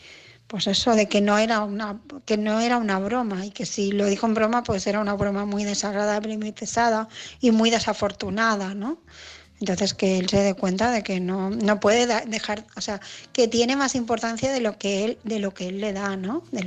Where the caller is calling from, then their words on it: Barcelona, Catalonia, Spain; de Barcelona